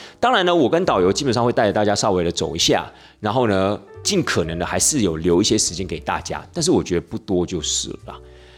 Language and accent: Chinese; Tainan, Taiwan; 这非常符合我们台南人的口感。我们台南吃什么东西啊，就一定要甜甜的，